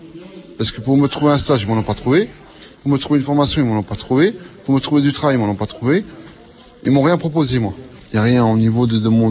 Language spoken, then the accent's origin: French; Pont-à-Mousson, Grand Est, France; born there; now in Mont-Saint-Martin, France; Je suis né de Pont-à-Mousson. J'ai déménagé à la boîte à poulet. Et depuis, je suis pas reparti, je suis resté ici